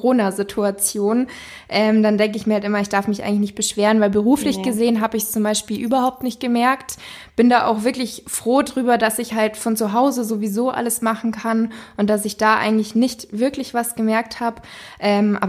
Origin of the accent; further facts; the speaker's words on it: Munich, Bavaria, Germany; denn ich komme ja hier aus München, sie kommt aus Berlin.